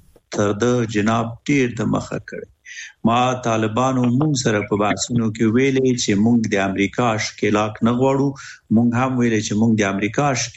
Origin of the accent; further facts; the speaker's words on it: Afghanistan; now in Japan; مونږ هم د جاپان نه یو مونږ هم افغانان یو